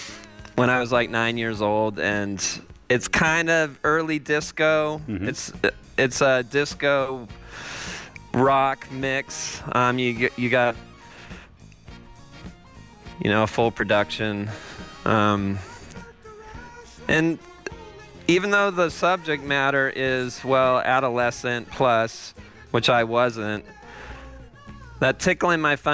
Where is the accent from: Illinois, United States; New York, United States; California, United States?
California, United States; Los Angeles; Los Angeles.